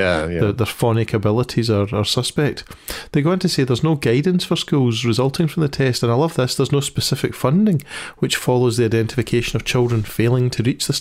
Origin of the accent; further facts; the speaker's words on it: Scotland, United Kingdom; How do I know that? Because I'm a Scot.